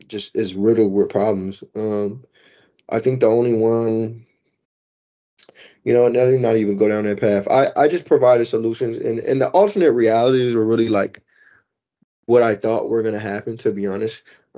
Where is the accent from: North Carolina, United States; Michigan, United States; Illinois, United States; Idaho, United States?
Illinois, United States; Chicago; People who know me well enough by now know I'm from Chicago.